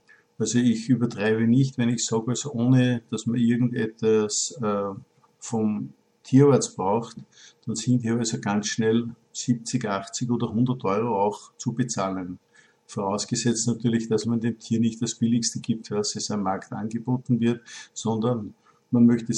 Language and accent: German; Austria; Ich bin Österreicher, vielleicht hört man es auch.